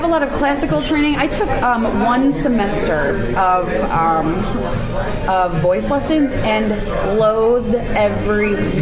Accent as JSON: {"language": "English", "region": "Virginia", "country": "United States", "tie": "born or raised there", "said": "But this was growing up in Virginia"}